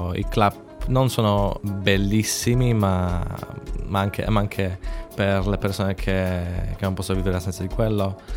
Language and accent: Italian; Łódź, Łódź Voivodeship, Poland; now in Cagliari, Italy; Vengo dalla Polonia, dalla città di Łódź, come voi la chiamate, Lodz.